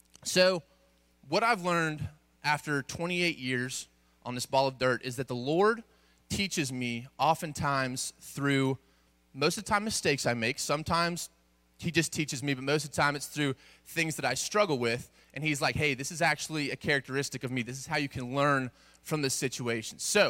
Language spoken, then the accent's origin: English; Roswell, Georgia, United States; Before that, I grew up in Roswell, but moved up to LJ, Georgia about 5 years ago